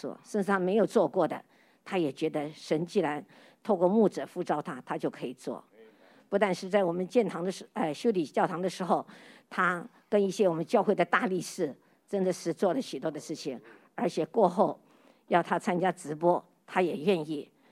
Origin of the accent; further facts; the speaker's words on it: Taiwan; now in United States; 因为那时候我们是台湾出来的，根本没有去过国内